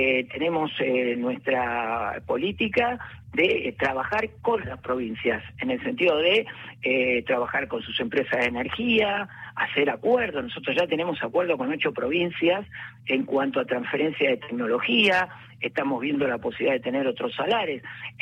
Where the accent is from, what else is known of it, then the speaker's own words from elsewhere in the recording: Argentina; la pregunta que se hace o que podemos hacernos como argentinos